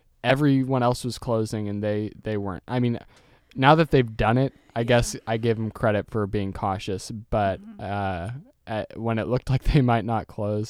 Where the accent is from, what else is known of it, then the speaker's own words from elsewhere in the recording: Texas, United States; I'm from Texas, and apparently Texas A&M tweeted that they were able to move their labs online.